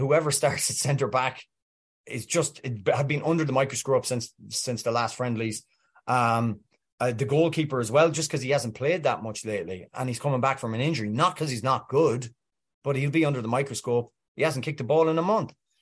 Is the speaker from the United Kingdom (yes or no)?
yes; Wales, United Kingdom; I think Wales fancy the win. I'm Welsh, so that's how I feel.